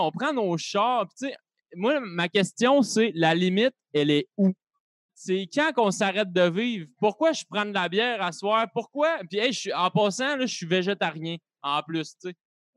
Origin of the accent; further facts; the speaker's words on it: Quebec City, Quebec, Canada; Moi, je viens de la ville de Québec, par exemple.